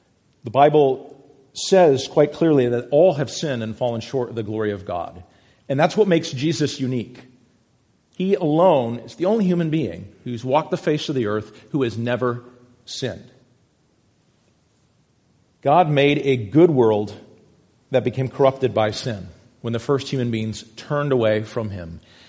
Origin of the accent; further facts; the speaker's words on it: Massachusetts, United States; I grew up in Massachusetts